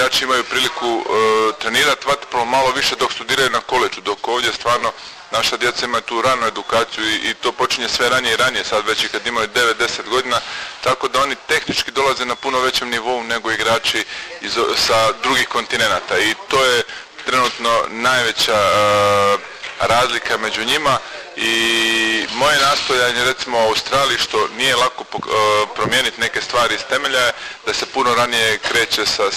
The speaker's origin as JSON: {"language": "Croatian", "town": "Dubrovnik", "region": "Dubrovnik-Neretva County", "country": "Croatia", "said": "pošto ipak dolazim iz ovih područja, znači ja sam iz Dubrovnika, iz grada vaterpola dolazim"}